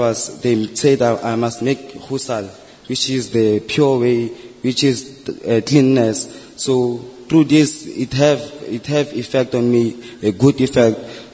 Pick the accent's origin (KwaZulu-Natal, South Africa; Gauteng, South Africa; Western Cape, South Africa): Gauteng, South Africa; Johannesburg; also born or lived in Tandi; I was born in Tandi. I grew up in Johannesburg.